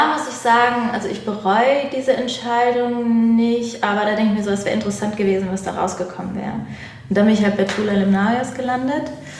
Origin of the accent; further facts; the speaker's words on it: Dortmund, North Rhine-Westphalia, Germany; Aus Dortmund ursprünglich.